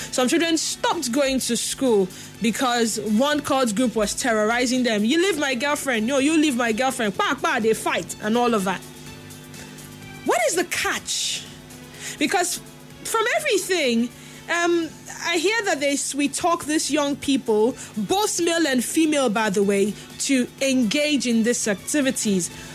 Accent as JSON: {"language": "English", "region": "Rivers", "country": "Nigeria", "tie": "born or raised there", "said": "So I can say I'm from River State. To be honest, I mean, actually from Bayelsa State, but I have lived here all my life, long before the creation of Bayelsa State, to be precise. I was raised, or I grew up mainly in the town axis of this state."}